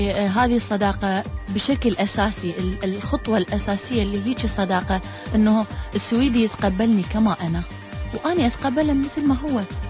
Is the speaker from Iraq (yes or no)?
yes; Iraq; now in Sweden; وهاي انا اتصور شقد واحد احنا كعراقيين نقدر نعكس هذا